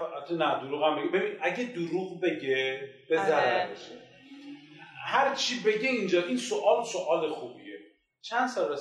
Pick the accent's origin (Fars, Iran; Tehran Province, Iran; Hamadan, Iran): Tehran Province, Iran; Tehran; من تهرانی هستم.